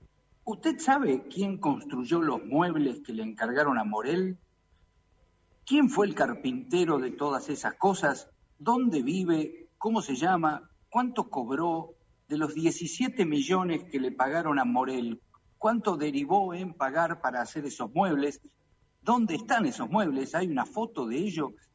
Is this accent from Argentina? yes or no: yes; Argentina; como ciudadano argentino